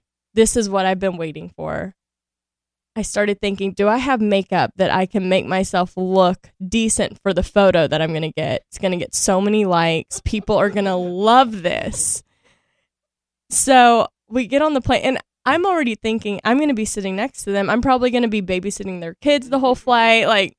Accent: Shreveport, Louisiana, United States; So I grew up in Shreveport, Louisiana, which people think Louisiana, they first think New Orleans. I'm not from New Orleans. And then they think I'm from the boondocks, and I'm not from the boondocks.

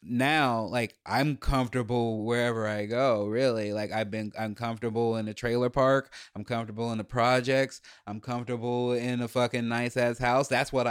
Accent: Chicago, Illinois, United States; especially because we grew up in Chicago, she was like, well, I can't afford to do these things, but I can take you to the museum on the free day.

